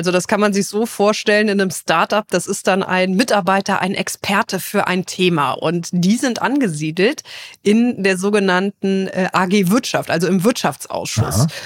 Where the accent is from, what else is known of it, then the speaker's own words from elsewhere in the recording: Trier, Rhineland-Palatinate, Germany; dass man die Möglichkeit und das Privileg hat, kandidieren zu dürfen und das in meiner Heimat Trier.